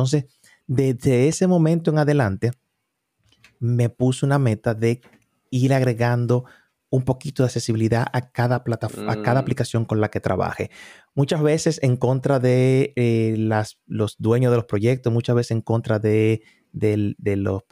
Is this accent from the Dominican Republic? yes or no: yes; Dominican Republic; moved away; vengo originalmente de República Dominicana. Ahí empecé la mayor parte de mi carrera profesional. Aquí solamente tengo 8 años.